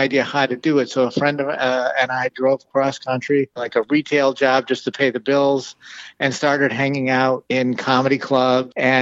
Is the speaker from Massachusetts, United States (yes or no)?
yes; West Springfield, Massachusetts, United States; moved away as an adult; Yeah, I came out here from West Springfield, Massachusetts. No connection to The Simpsons.